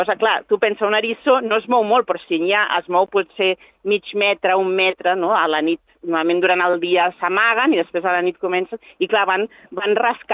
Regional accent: Catalonia, Spain; jo és que sóc catalana i els hi dic garotes o garoines

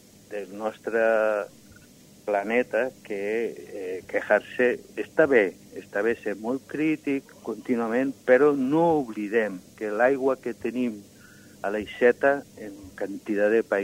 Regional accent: Valencia, Valencian Community, Spain; quan jo era xicotet, a València els jauraors veníem amb un cavall ple de cascabeles i de colorines

